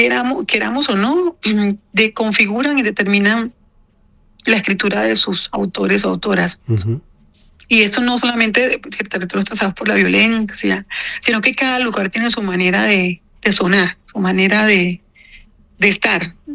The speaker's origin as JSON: {"language": "Spanish", "region": "Caribbean Region", "country": "Colombia", "said": "la manera en que escribimos los colombianos, y yo en este caso caribeña"}